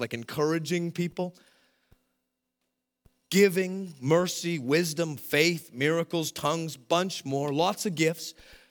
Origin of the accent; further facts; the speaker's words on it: Canada; We're so Canadian, we don't like to do this.